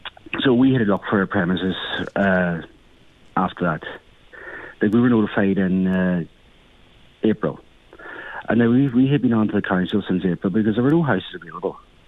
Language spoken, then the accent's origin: English; Dunganilly, Ulster, Ireland; And now, I am originally from Dunganilly, and that's my hometown.